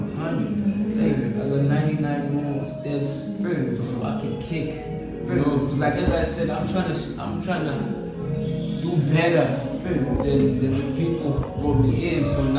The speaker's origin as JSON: {"language": "English", "region": "KwaZulu-Natal", "country": "South Africa", "said": "So, I'm from Ebonela. Originally from Mtwano on the South Coast."}